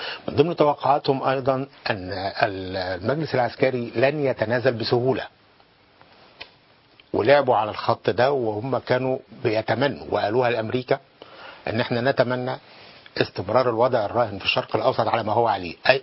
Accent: Egypt; عقليتنا كمصريين

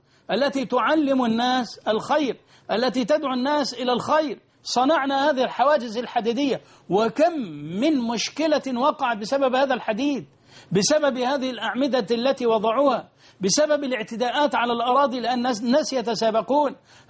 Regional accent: Egypt

